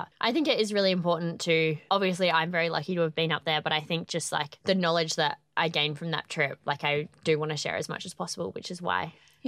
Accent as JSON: {"language": "English", "region": "South Australia", "country": "Australia", "tie": "born or raised there", "said": "I was born and raised on Kaurna country."}